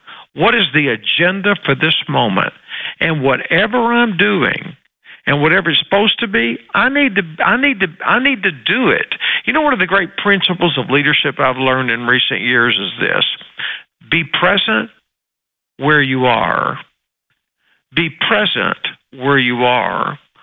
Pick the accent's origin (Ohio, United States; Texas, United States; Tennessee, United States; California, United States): Texas, United States; I'm from Texas. What am I doing in Arkansas?